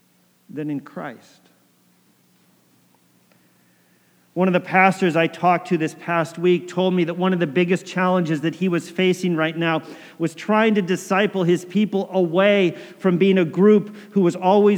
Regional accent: Connecticut, United States; the pastor of the church that I grew up in Connecticut

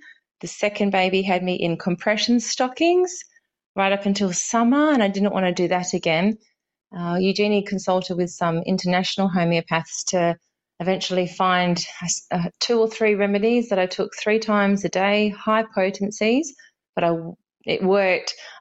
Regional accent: Perth, Western Australia, Australia; I'm from Perth, Australia.

